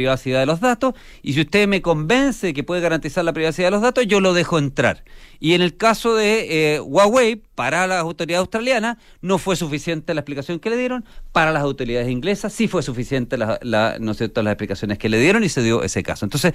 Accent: Chile; lo que exigimos como chilenos es que cumplan las leyes chilenas

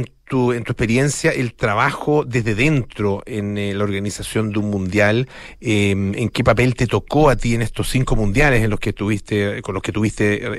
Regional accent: Chile; Como chilenos, en el caso nuestro

